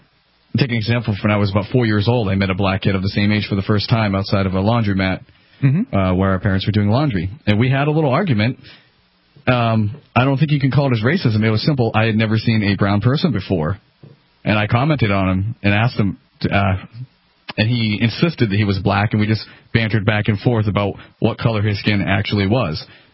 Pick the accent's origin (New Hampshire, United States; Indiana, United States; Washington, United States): New Hampshire, United States; And, you know, I grew up in New Hampshire.